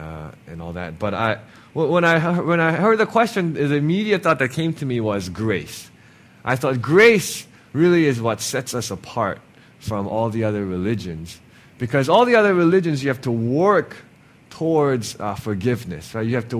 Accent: Hong Kong; I'm like, no, I'm from Hong Kong, blah, blah, blah.

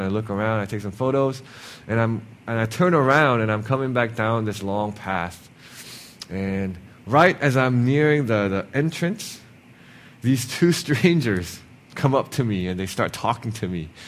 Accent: Hong Kong; I'm like, no, I'm from Hong Kong, blah, blah, blah.

